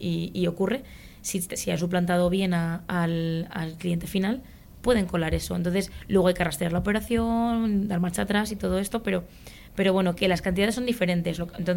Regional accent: Spain; somos españoles y que tenemos como en los genes esta competición, esta competitividad.

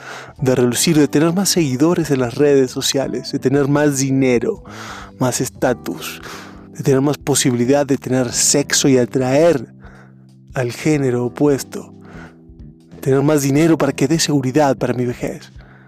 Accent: Mexico; O sea, yo soy mexicano, tú eres guatemalteco.

